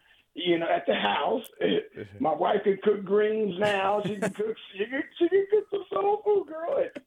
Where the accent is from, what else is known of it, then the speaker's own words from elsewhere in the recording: New Orleans, Louisiana, United States; now in Bay Area, United States; And I'm from New Orleans. I was born in Louisiana.